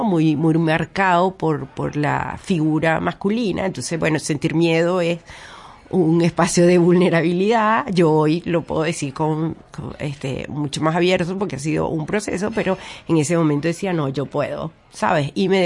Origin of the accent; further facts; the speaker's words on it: Venezuela; Yo soy comunicadora social, hice un diplomado en mi país de comunicación política.